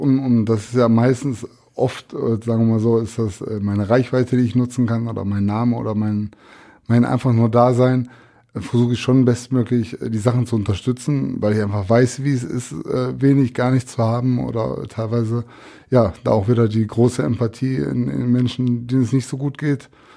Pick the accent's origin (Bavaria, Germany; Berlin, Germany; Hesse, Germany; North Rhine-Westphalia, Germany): North Rhine-Westphalia, Germany; Borbeck; Also ich komme ja aus Borbeck und ich glaube, Borbeck zählt da schon eher zu den schwächeren Regionen